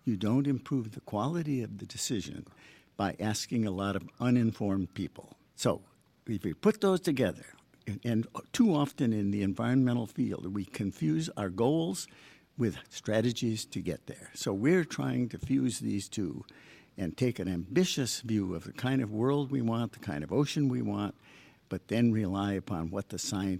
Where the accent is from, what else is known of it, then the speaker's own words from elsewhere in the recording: Michigan, United States; also born or lived in Long Island / Boston; I'm Long Island and Boston, but I grew up in Michigan.